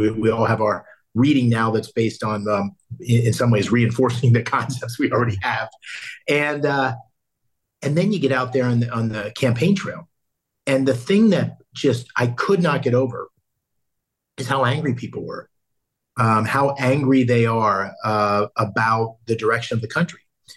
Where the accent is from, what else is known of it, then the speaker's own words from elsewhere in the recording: Pennsylvania, United States; moved away; I left, I guess, 40 years ago from my hometown. I've been back to Pennsylvania many times since.